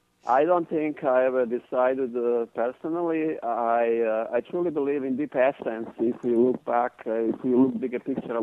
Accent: Bosnia & Herzegovina; As you introduced me, I am from Bosnia, and I was born there.

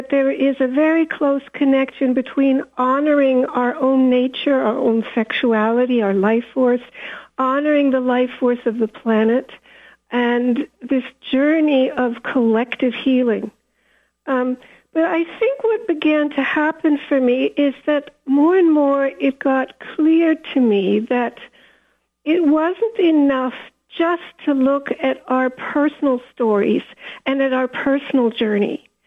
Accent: Germany; when I was growing up in Germany, there were hardly any Jews

